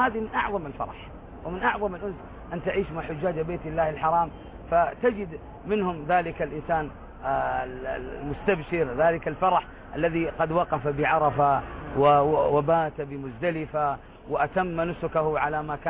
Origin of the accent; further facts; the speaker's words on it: Khulais, Makkah Province, Saudi Arabia; فلما مر النبي بجبل هو في خليص في بلدتي، ولي الشرف أن يكون هذا الجبل في جمدان